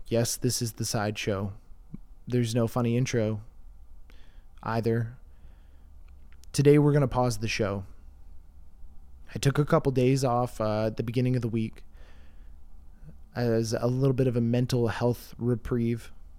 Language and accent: English; Canada; I'm Canadian. I'm not a Democrat or a Republican.